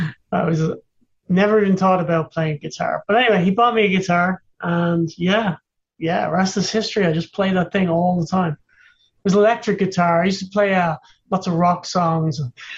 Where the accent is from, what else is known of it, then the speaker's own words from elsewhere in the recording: Dublin, Leinster, Ireland; born there; I was born in Dublin, yeah.